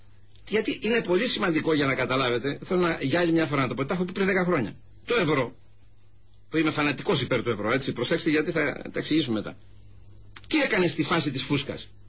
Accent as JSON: {"language": "Greek", "country": "Greece", "said": "Ναι, εντάξει, και εγώ είμαι κομπλεξικός, αλλά όχι επειδή είμαι Έλληνας ή επειδή ξέρω εγώ δεν είμαι. Ξέρεις, ορισμένοι άνθρωποι και Έλληνες το έχουμε εδώ αυτό το ελάττωμα."}